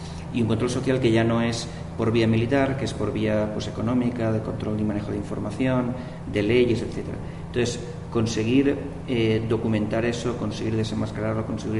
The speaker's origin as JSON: {"language": "Spanish", "country": "Spain", "said": "En mi caso concreto, que vengo del Estado español, más todavía"}